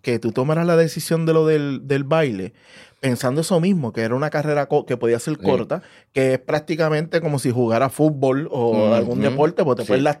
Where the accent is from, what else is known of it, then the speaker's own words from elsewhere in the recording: Bayamón, Puerto Rico; Pues yo toda mi vida he sido de Bayamón, después estuve en Riverview casi toda mi vida.